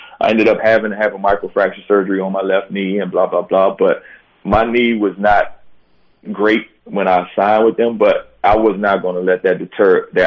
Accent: Washington, District of Columbia, United States; I'm at home, and this is my hometown team

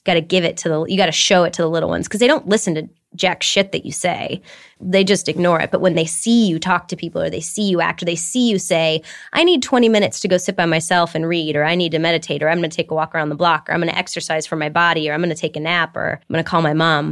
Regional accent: Detroit, Michigan, United States; Yes, the way I was raised. I mean, I grew up in Detroit.

